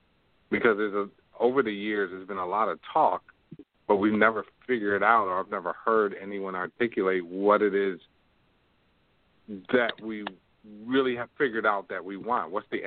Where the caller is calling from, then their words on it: Toronto, Ontario, Canada; Right now I'm calling you from Toronto, Canada.